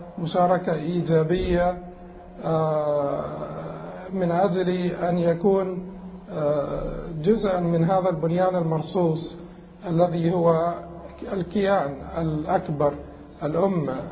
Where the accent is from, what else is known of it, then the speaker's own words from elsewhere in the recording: Egypt; تمر بها بلادنا مصر